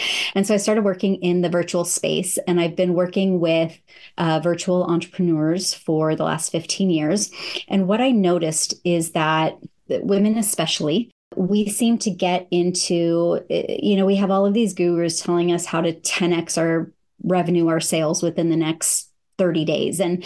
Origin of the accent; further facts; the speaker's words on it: San Diego, California, United States; also born or lived in San Francisco; So I am currently living in North Carolina, but I grew up in California, San Diego and San Francisco.